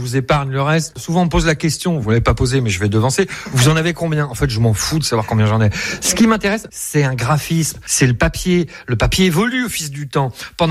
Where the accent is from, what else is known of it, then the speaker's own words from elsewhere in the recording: Paris, Île-de-France, France; J'étais un petit Parisien, j'ai grandi à Paris devant le métro aérien dans le 15e.